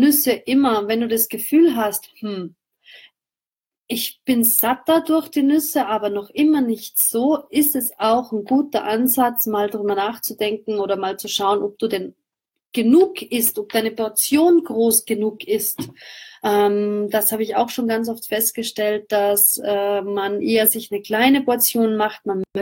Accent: Austria; abends ist es bei uns in Österreich, sagt man, die Jause, die Brotzeit.

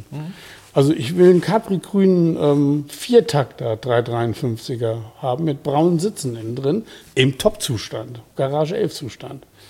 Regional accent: West Germany, Germany; aber ich als Westdeutscher habe ja gar keine Chance.

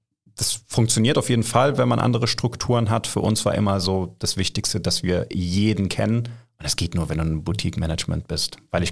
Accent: Germany; Und beide hier geboren, beide hier gelernt, beide hier studiert. Das heißt, wir sind eigentlich Deutsche, aber natürlich mit Migrationshintergrund

